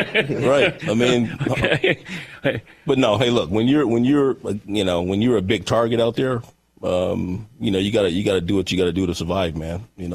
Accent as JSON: {"language": "English", "region": "Kansas", "country": "United States", "tie": "born or raised there", "said": "and growing up in Kansas, like, okay, those are the places where football players, you know, where they grow them"}